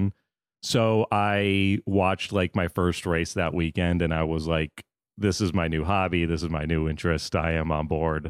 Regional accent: Florida, United States; also born or lived in New York; I grew up in Florida, so I was a Marlins fan. Lived in New York, so I became a Mets fan.

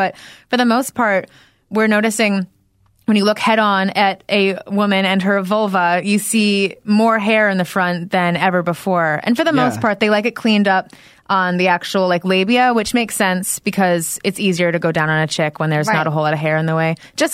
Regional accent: New Hampshire, United States; now in Los Angeles, United States; No, I'm from New Hampshire.

